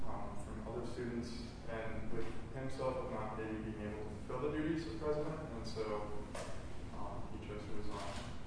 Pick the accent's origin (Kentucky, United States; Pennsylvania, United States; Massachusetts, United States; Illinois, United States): Illinois, United States; Peoria; a second year MPA. I'm from Peoria, Illinois, went to undergrad in Iowa at St. Ambrose University.